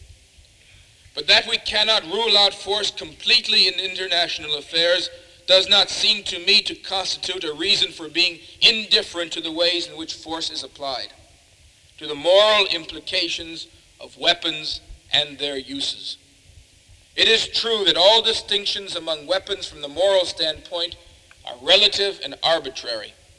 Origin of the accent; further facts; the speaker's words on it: United States; I regret, as an American and as a Christian